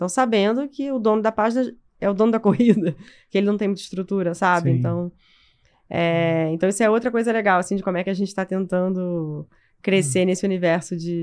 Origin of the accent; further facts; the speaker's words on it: Rio de Janeiro, Brazil; now in São Paulo, Brazil; Eu moro em São Paulo há muito tempo, mas eu sou carioca, o meu marido também não é daqui, então a gente não tem família em São Paulo.